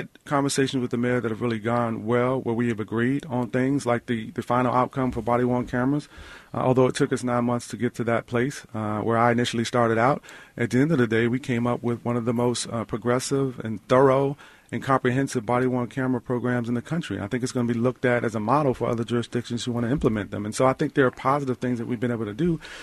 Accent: Washington, District of Columbia, United States; I grew up here in the District of Columbia. I care about this city more than any place in the world.

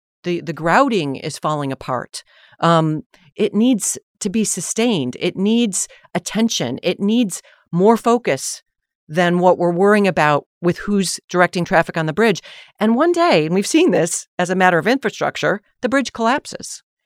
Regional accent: Buffalo, New York, United States; I grew up in Buffalo, New York, and was on tap to do a graduation speech at my small girls' private high school

